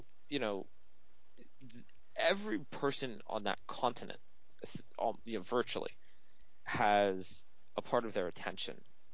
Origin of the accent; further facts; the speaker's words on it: United States; as an American, I felt like, yeah, you know, sport's huge over here, too.